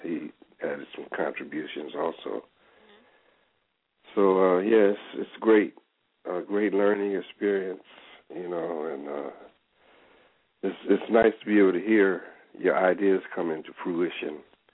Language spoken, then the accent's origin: English; Seattle, Washington, United States; also born or lived in Chicago; I was born in Chicago, but I grew up in Seattle. I lived in Seattle from the sixth grade through high school.